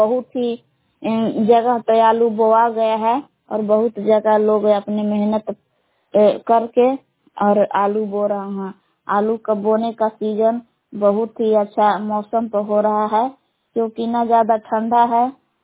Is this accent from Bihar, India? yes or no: yes; Belaon, Bihar, India; ग्राम बेलाव जिला कैमूर भभुआ के निवासी हूँ।